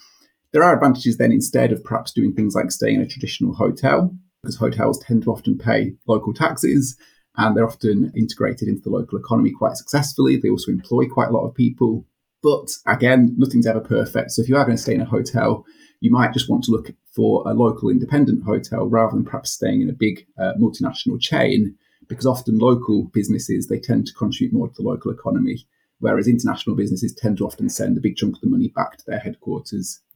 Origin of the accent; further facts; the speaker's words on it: Isle of Man; I come from the Isle of Man and we love tourists there.